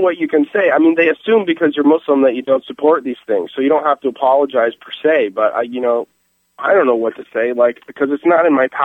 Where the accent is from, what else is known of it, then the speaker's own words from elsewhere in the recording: California, United States; When people asked me where I was from, I said I was from California. I didn't say I was from the United States, because that's just not part of my identity.